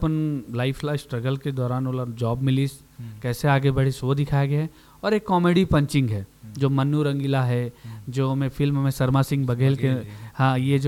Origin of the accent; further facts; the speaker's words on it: Basna, Chhattisgarh, India; मैं खुद गाँव से हूँ, बिलोंग करता हूँ बसना ब्लॉक है